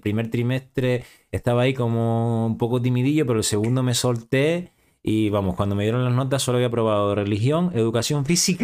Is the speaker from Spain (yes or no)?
yes; Adeje, Canary Islands, Spain; Bueno, pues yo soy de Adeje, nací en Fañabé, en un pueblito de Adeje, y fui al cole de ahí, un cole pequeñito, de pueblo